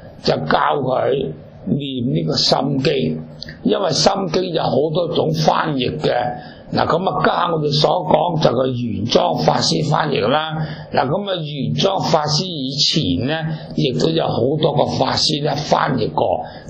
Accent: Tibet, China; 就好像我们西藏人，我们对那些屋契啊，对那些债券啊，对那些股票尊重呢

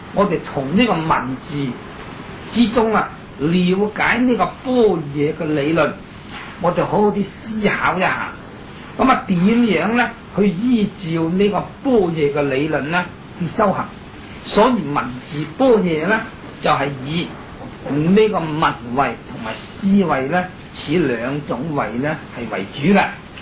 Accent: China; 我们身为中国人，那么亦是中国的佛教徒

